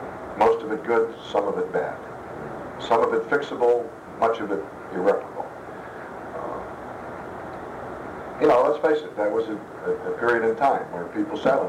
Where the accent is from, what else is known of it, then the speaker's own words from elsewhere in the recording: Pittsburgh, Pennsylvania, United States; Also, I grew up in Garfield, which up on a hill, we could see the lights at Forbes Field at night.